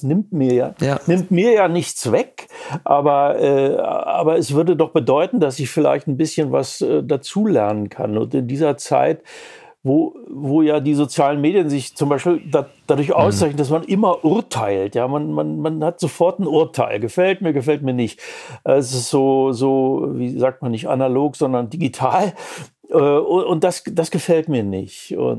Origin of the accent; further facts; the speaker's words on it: Braunschweig, Lower Saxony, Germany; ich bin ja selber aus den Grenzgebieten zu Norddeutschland, also aus Braunschweig, ich kam dann nach München